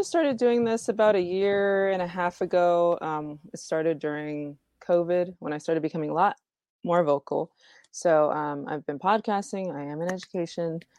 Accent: Houston, Texas, United States; also born or lived in Connecticut / Cuba; I was born in Connecticut. My parents are retired military. So we lived in Connecticut. We lived in Cuba. And then we moved here. And so I've been here pretty much most of my life here in Houston.

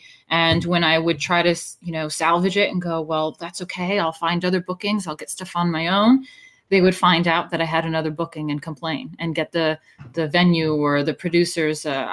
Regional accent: New York, United States; I was born and raised in New York, and I thought that that would never happen, but they won.

